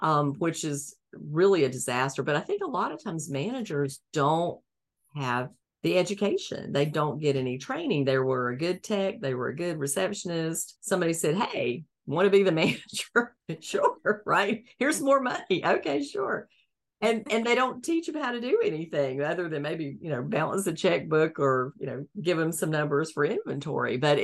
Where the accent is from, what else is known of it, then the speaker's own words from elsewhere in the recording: the South, United States; So I know you're from Michigan, but I'm from the South. Just do not do snow.